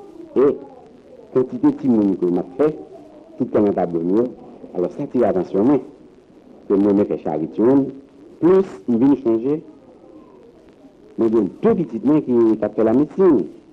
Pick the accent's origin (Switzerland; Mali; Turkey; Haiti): Haiti; Jacmel, Sud-Est; born there; Jacques Mel. Oh, c'est mon pays natal.